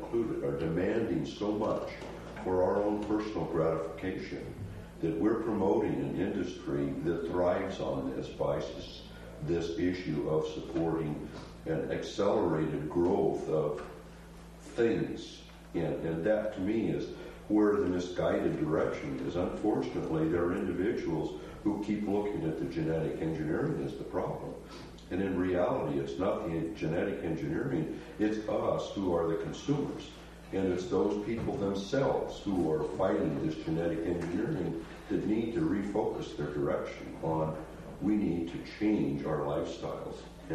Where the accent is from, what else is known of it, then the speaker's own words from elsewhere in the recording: Montana, United States; Where I grew up in Montana